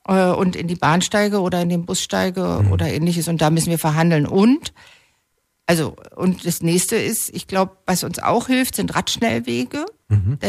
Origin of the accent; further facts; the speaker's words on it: Berlin, Germany; ich bin ja Berlinerin